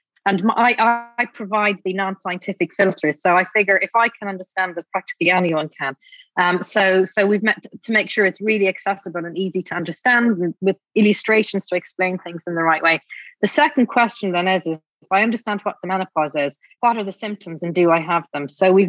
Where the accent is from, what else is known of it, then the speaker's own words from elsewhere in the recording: Adair, County Limerick, Ireland; when I was growing up in Adair in County Limerick